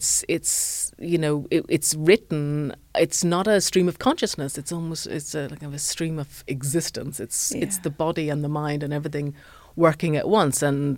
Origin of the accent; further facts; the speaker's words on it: Ireland; I was very interested in Gothic fiction, being Irish, of course, the inventors of the Gothic, it is always with us.